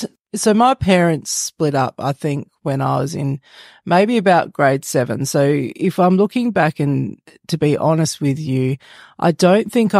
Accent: Adelaide, South Australia, Australia; So we grew up in Adelaide and just in the hills there.

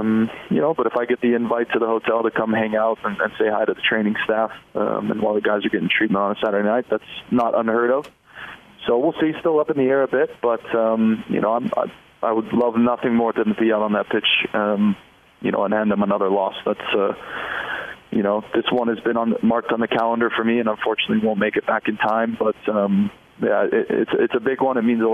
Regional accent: Southwest, United States; And I'm a huge, you know, I'm from the Southwest, so yeah. I usually try to seek out these places every mm-hmm. city that I go.

